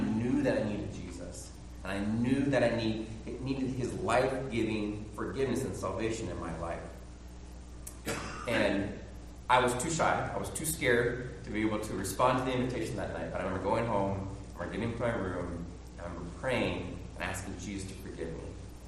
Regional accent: Bellefonte, Pennsylvania, United States; also born or lived in Montana; when I grew up here in the Bellefonte Pleasant Gap area. But before that, my family had lived in Montana

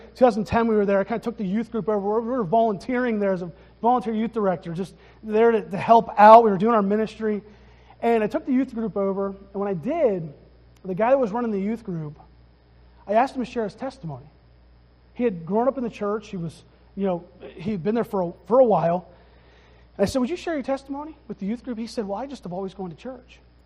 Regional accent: Altoona, Pennsylvania, United States; I'm calling it pop because I'm from Altoona. That's what we call it there.

